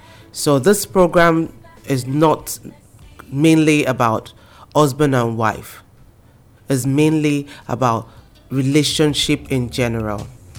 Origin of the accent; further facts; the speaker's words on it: Nigeria; Don't get me wrong. I'm from Nigeria. I'm African.